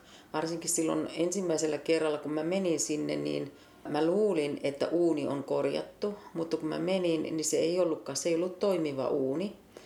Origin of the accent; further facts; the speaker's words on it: Seinäjoki, South Ostrobothnia, Finland; Seinäjoelta, 3 lapsen äiti ja 4 lapsen mummo. Ja Seinäjoella on asuttu 40 vuotta perheen kanssa.